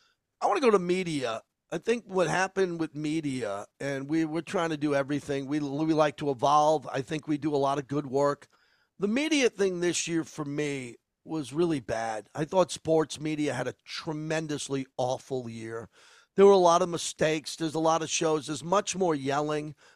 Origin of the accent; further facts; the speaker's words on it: United States; I'm not a LIV Golf fan. I'm an American, man.